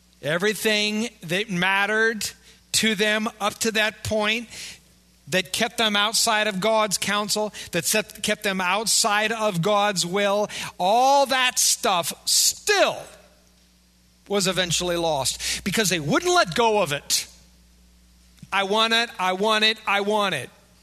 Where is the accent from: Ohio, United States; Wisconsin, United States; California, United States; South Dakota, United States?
Wisconsin, United States; You know, certainly we're from Wisconsin.